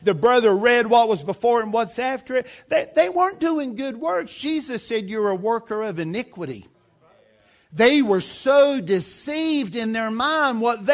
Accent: United States; I am an American. I do do live in this country. I pay taxes.

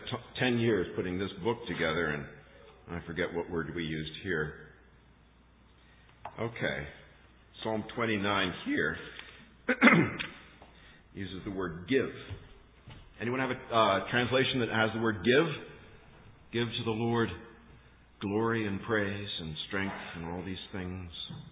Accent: Canada; I come from Canada, somewhat more traditional culture.

